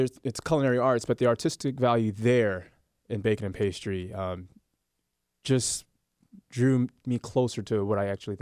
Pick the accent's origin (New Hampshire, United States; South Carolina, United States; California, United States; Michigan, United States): South Carolina, United States; Charleston; I'm born and raised in Charleston.